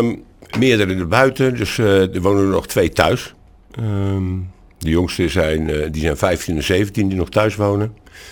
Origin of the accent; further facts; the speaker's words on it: Vlaardingen, South Holland, Netherlands; Ik kom uit Vlaardingen. In 62.